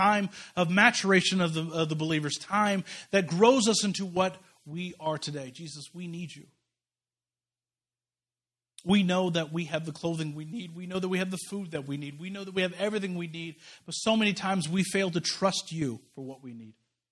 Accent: Kansas City, United States; I'm from Kansas City. We know how to take time. Low and slow on everything barbecue.

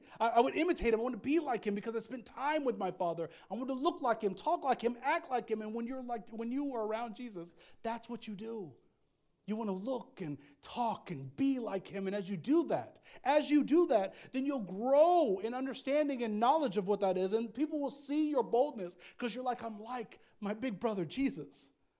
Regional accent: United States; we grew up in America where it was everybody was Christian.

